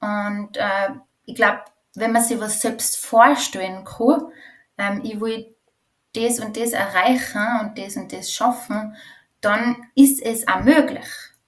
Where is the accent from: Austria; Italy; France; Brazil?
Austria; Tyrol; weil ich bin in einem Bauernhof in Tirol aufgewachsen